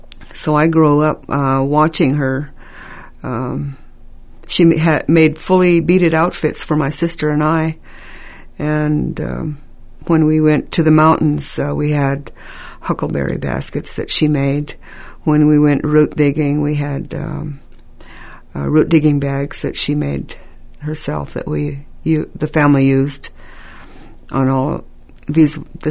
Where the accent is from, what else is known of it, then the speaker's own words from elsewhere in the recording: Washington, United States; born there; And I was born right here on the Yakima Reservation at Hera, my uncle's house, at a place called Charlie's Pond.